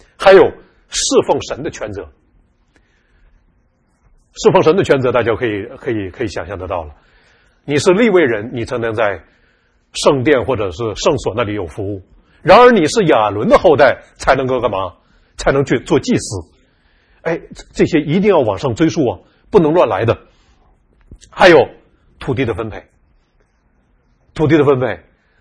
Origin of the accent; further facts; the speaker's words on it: Northeast China, China; born there; 我呢是出生在中国东北的一个农民家庭